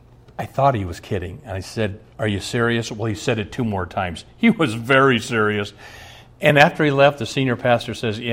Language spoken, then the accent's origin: English; Omaha, Nebraska, United States; I can remember my home church that I grew up in Omaha.